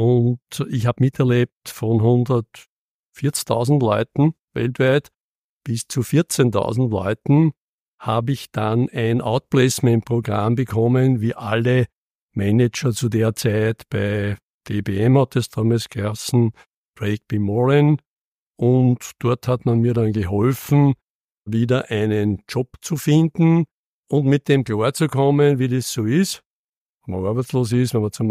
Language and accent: German; Linz, Upper Austria, Austria; Ich bin Linzer. Genau genommen komme ich aus der Neustadt. Und in der Neustadt bin ich in die Goetheschule gegangen, vorher sogar in den Kindergarten unten beim Marktplatz. Und ich war auch in der Pfarre Heilige